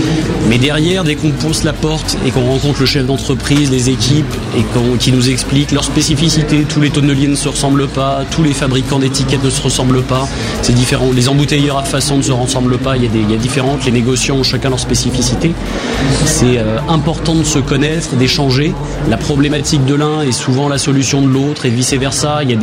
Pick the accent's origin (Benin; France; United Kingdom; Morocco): France; Paris, Île-de-France; je suis parisien